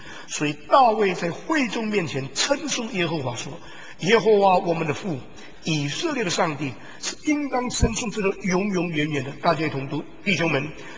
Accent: China; 今天我们中国人受先知这两个字的含义的字义影响

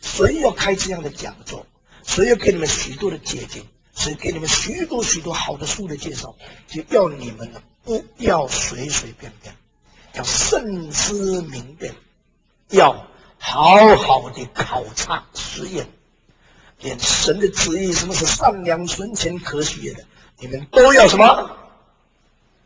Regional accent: Indonesia; 还要问我从印尼来的

